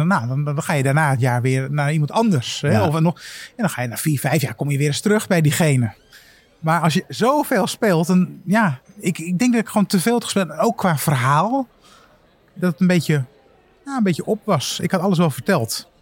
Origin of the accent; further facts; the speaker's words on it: Amsterdam, North Holland, Netherlands; accent: Amsterdams; En ik ben een jongen uit Amsterdam, Noord dan.